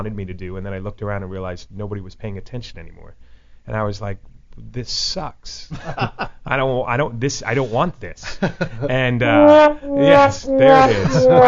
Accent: New Jersey, United States; growing up in Jersey, it's about 45 minutes from Broadway, from Manhattan

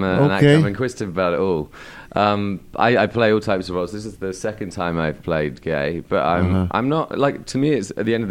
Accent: South West England, United Kingdom; my parents still live in a very small town, in fact, where I grew up in Devon, in an old barn, converted barn.

